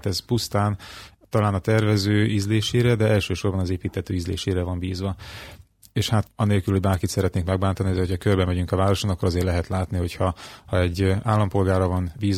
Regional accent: Kiskunhalas, Bács-Kiskun, Hungary; Én itt születtem Kiskunhalason, és azóta is itt élek, én már 40 éve, tehát elfogult vagyok a várossal szemben.

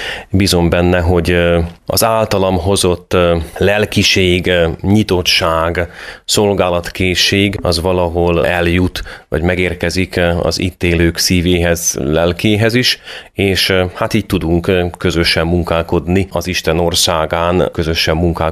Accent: Kerekegyháza, Bács-Kiskun, Hungary; egyszerű paraszti családban nőttek föl, éltünk, én magam is. Odahaza Kerekegyházán, ott végeztem az általános iskolás tanulmányaimat

